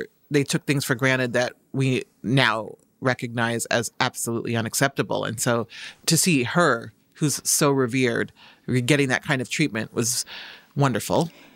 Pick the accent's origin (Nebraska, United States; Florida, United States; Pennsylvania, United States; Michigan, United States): Nebraska, United States; Omaha; Yes. Yeah, Omaha, Nebraska.